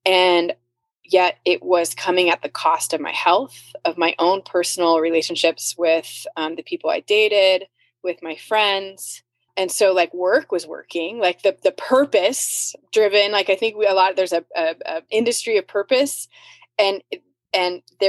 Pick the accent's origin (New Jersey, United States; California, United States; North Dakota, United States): California, United States; And I grew up in Silicon Valley, so in a very fast-paced, very innovative, lots of opportunity.